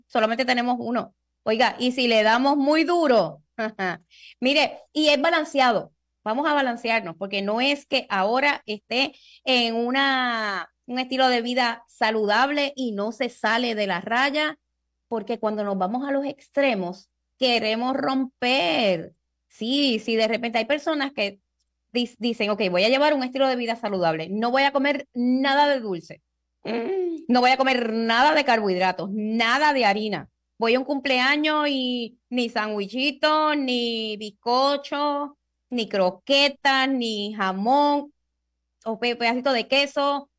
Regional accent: Puerto Rico; yo que vivo en Puerto Rico, soy puertorriqueña de pura cepa

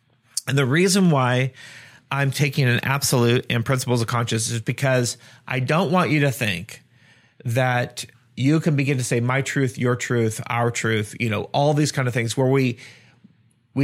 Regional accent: Washington, United States; I don't know that you or myself as an American citizen, Washingtonian, that we struggle with days

